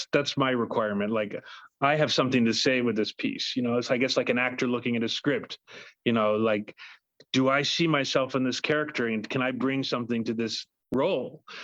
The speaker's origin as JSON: {"language": "English", "region": "Indiana", "country": "United States", "lives_now": "New York, United States", "said": "I'm, no, I live in New York, but I am a Midwesterner at heart."}